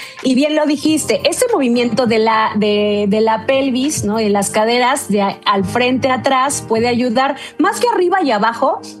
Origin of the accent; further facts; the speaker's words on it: Poza Rica, Veracruz, Mexico; now in Puebla, Mexico; yo soy de Poza Rica, Veracruz, y allá es, sí, o sea...